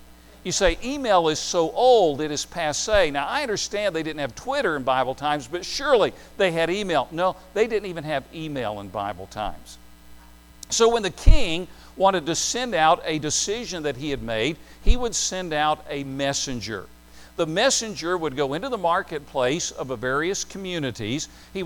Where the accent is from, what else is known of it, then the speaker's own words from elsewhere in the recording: Tennessee, United States; I grew up in East Tennessee, and there were a lot of mountain preachers there that didn't have a lot of good content.